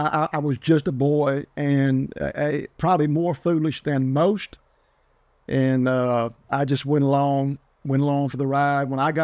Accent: United States; That was my identity. That was who I was as an American.

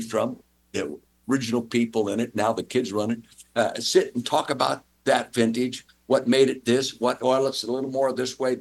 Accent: Calistoga, California, United States; when you're born and raised in Calistoga, the north end of the Napa Valley, you know, there's vineyards, prune orchards, all kinds of things going on agriculturally.

